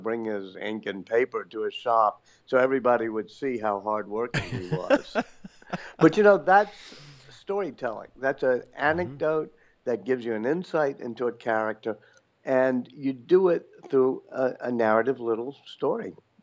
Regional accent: Louisiana, United States; because when I grew up in Louisiana, I had a mentor named Walker Percy, the great novelist.

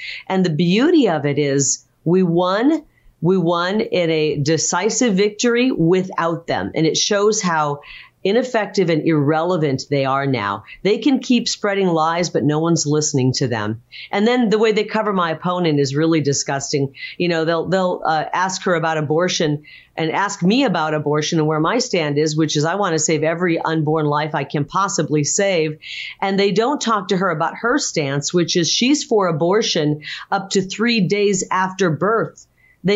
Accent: United States; And as an American, I'm sad about it.

